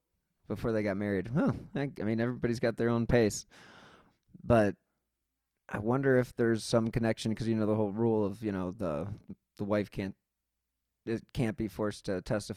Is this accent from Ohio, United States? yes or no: yes; Cleveland, Ohio, United States; Yeah, I'm from Cleveland, so.